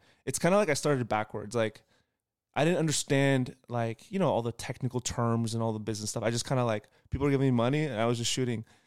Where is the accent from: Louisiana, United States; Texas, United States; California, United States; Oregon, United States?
Oregon, United States; Portland; And then we kept having conversations because I was in Portland. I'm from Portland originally.